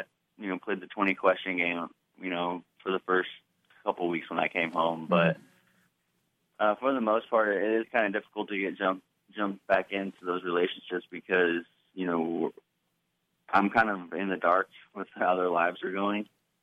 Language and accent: English; Tuscola, Illinois, United States; born or raised there; also born or lived in Urbana, Illinois